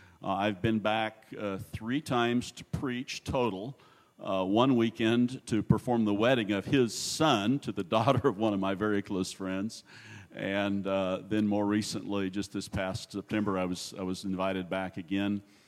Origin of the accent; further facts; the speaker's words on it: Wichita, Kansas, United States; I'm from the Wichita area, so I had some history in the area.